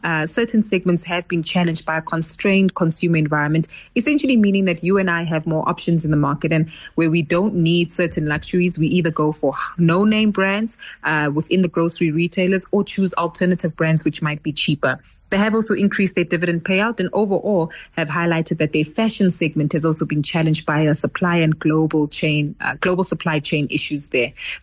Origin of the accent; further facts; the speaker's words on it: South Africa; but even us as South African citizens